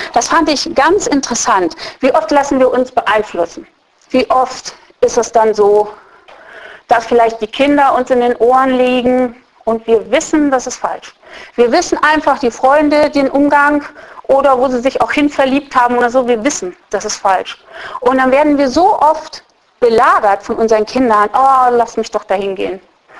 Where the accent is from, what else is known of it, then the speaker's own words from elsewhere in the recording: Osnabrück, Lower Saxony, Germany; now in Eastern Saxony, Germany; Ich komme nun ursprünglich aus Osnabrück, in Sachsen habe ich auch nicht, in Ostsachsen, da wo ich jetzt wohne